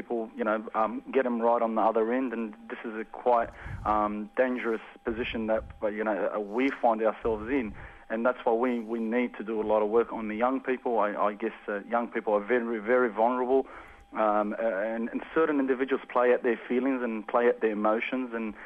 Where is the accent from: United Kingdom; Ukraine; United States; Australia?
Australia; we also need to hold ourselves responsible as an Australian society and as an Australian community that cares about one another